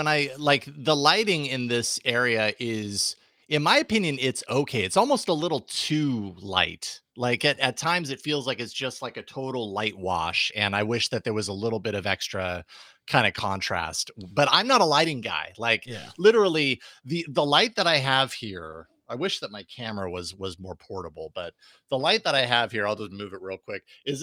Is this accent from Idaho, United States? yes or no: yes; Boise, Idaho, United States; I also, you know, growing up in Boise, you know, Boise's changed a lot. No question. When I was a kid, it was a pretty small, it felt very small.